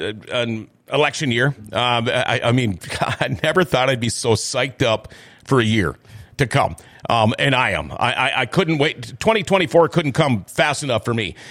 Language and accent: English; Minnesota, United States; I'm a Minnesotan, so I don't like it.